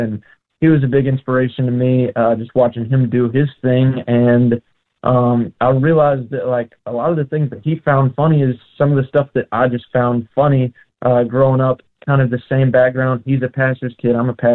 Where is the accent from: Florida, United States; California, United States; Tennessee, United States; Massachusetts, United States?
Tennessee, United States; Selmer; also born or lived in Mississippi; I grew up in a small town called Selmer, Tennessee, and then moved right across the Tennessee state line into Mississippi, where my family lives now, and actually where I'm visiting right now, Corinth, Mississippi.